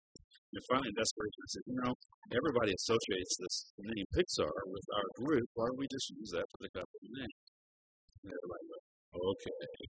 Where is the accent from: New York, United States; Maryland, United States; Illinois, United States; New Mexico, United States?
New Mexico, United States; Well, I grew up in New Mexico with Spanish spoken all around me, so I love Spanish.